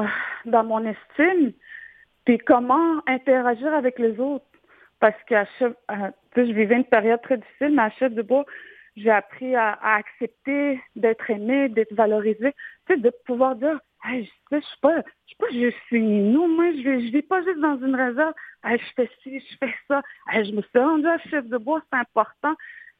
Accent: Canada; first language Innu; French is a second language; quand ma première langue est l'inou, je pense à l'inou en premier, fait que ça a été difficile parfois, parce que faut comprendre que dans ma langue, il n'y a pas de formule de politesse.

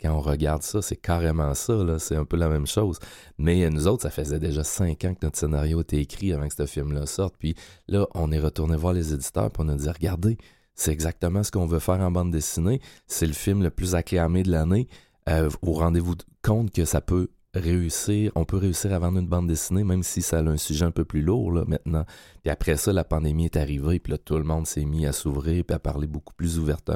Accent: Rimouski, Quebec, Canada; Moi, je viens de Rimouski, oui.

